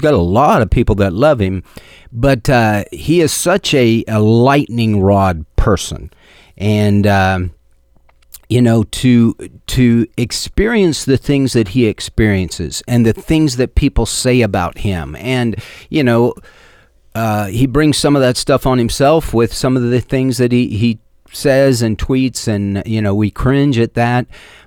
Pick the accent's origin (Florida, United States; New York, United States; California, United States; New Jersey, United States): New York, United States; And the public Trump that we see that can be very combative, as a New Yorker, is different.